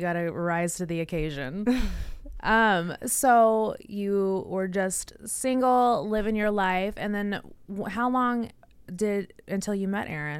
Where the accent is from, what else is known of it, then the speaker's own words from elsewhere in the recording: Las Vegas, Nevada, United States; because I grew up in Vegas, so we grew up around celebrities.